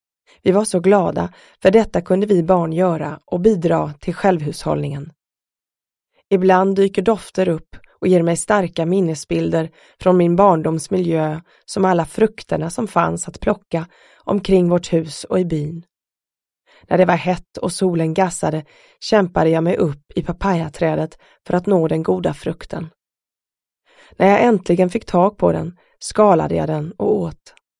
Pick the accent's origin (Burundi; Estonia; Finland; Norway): Burundi; För mig skulle kriget i mitt hemland Burundi bli en utväg från ständigt lidande och utsatthet.